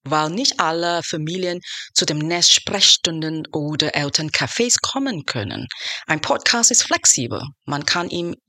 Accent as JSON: {"language": "German", "country": "Singapore", "tie": "born or raised there", "second_language": "German", "said": "Ich bin in Singapur aufgewachsen"}